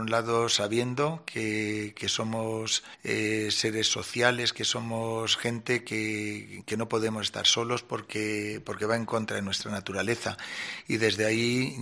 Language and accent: Spanish; Albacete, Castilla-La Mancha, Spain; aunque me coma las uvas en mi pueblo, a las 11, si no pasa nada, estoy aquí también en mi tierra.